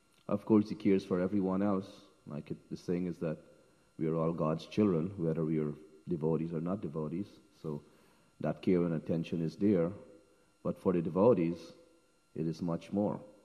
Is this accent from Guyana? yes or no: yes; Essequibo, Guyana; my hometown, where I grew up in Krishna consciousness, back in Guyana, Essequibo.